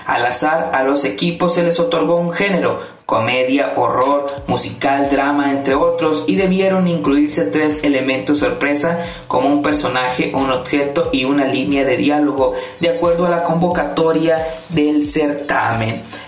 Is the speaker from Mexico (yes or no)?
yes; Mexico; no solo como estudiantes de la Universidad de Guadalajara, sino también como mexicanos